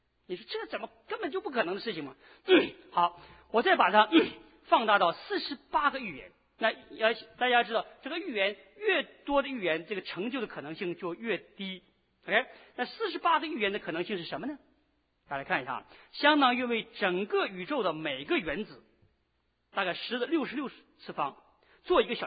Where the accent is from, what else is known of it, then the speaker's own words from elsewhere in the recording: China; 我们大陆哈，我是大陆人，所以比较大了解大陆。